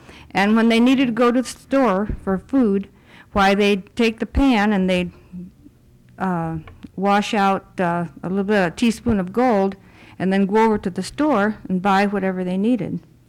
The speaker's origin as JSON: {"language": "English", "town": "Golovin", "region": "Alaska", "country": "United States", "tie": "born there", "also_born_or_lived": "Nome", "said": "I was born in Golovin, Alaska. I came to Nome for high school."}